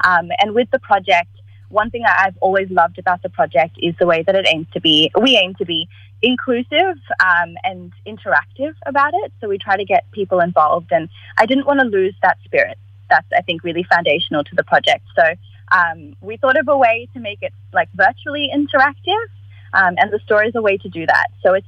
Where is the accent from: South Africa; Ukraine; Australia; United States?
South Africa; accent: South African; So I've lost my South African accent, so I think I can pronounce it a little better.